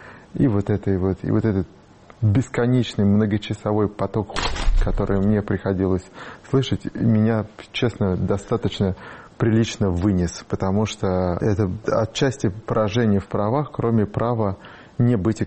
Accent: Russia; now in Latvia; я же россиянин

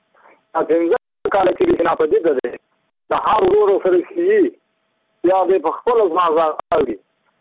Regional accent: Badghis, Afghanistan; زه په خپل د بادغیس له ولایت یم. د مقر د ولسوالۍ یم.

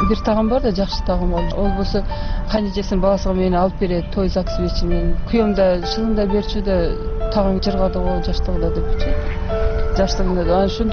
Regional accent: Sulukta, Batken Region, Kyrgyzstan; born there; Мен 1974 жылы Сүлүктү шаарында төрөлгөнмүн.

